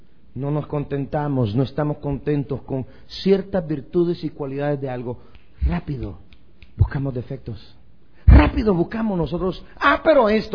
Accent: Guastatoya, El Progreso, Guatemala; born there; por allá en el Progreso Guastatoya, mi pueblo de nacimiento

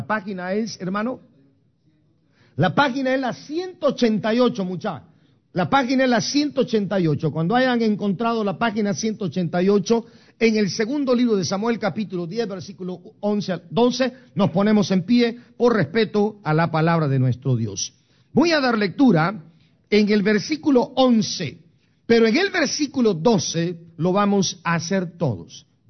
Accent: Guatemala; now in San Francisco, United States; hace 41 años, yo salí de Guatemala. Tengo 41 años de haber venido de Guatemala. Salí el 13 de febrero de 1982.

